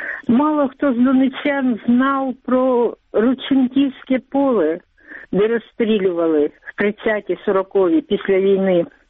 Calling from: Donetsk, Donetsk Oblast, Ukraine; хочу вам сказати, як донеччанка, колишня, що в Донецьку майже ніхто, ну, не звертали уваги.

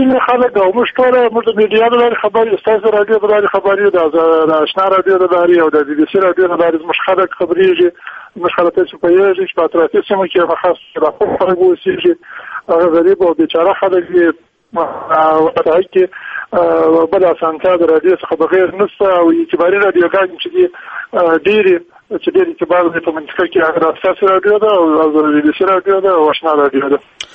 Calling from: Kabul, Afghanistan; زه په کابل کښې یم د راډیو د ټلیفون له لارې خبرې کوم

